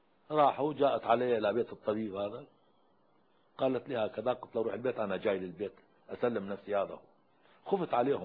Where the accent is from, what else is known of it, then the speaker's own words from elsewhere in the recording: Iraq; اي وما كنت شيوعيا ولا كنت بعثيا عمري كله، انا عراقي ظليت عراقي.